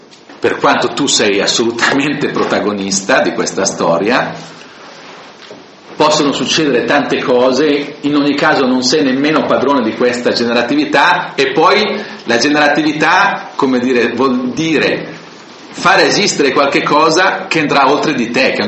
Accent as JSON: {"language": "Italian", "region": "Lombardy", "country": "Italy", "said": "E se da lombardo poi andare da un'altra parte, sarei da un'altra parte con l'orgoglio e anche la caratteristica dell'essere lombardo."}